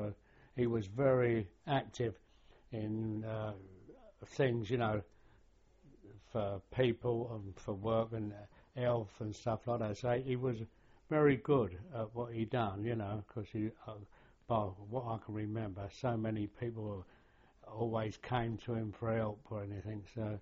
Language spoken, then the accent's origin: English; Limehouse, London, United Kingdom; born there; Well, I was born in Limehouse in 1931.